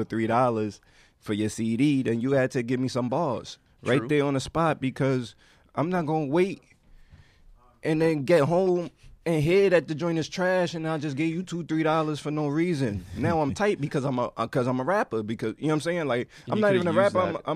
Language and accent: English; Brooklyn, New York, United States; My pops is from Ghana, New York. You know what I'm saying? Brooklyn, for real.